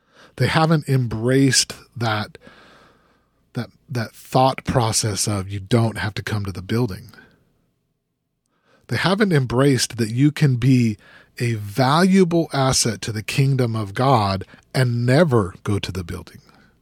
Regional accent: Salt Lake City, Utah, United States; I grew up in Salt Lake City, Utah, and at that time it was 80% Mormons.

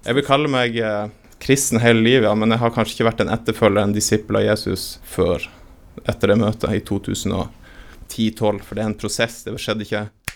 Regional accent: Northern Norway, Norway; now in Randaberg, Norway; Jeg er jo fra Nord-Norge selv, og har jo et, selv om jeg har flyttet til Stavanger eller til Randaberg, så har jeg jo et hjerte for Nord-Norge og nordlendinger

